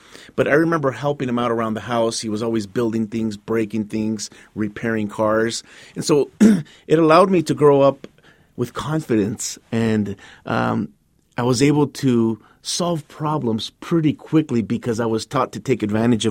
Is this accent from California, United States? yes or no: yes; Los Angeles, California, United States; Five children growing up in Los Angeles, California. We were poor.